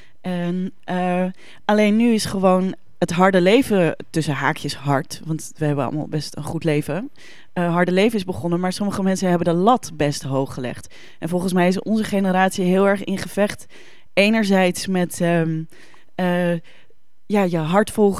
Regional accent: Amsterdam, North Holland, Netherlands; Ja, ik ben een Amsterdamse.

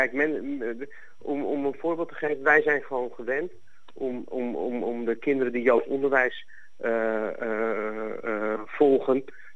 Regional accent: Amsterdam, North Holland, Netherlands; je geboren en getogen in Amsterdam bent

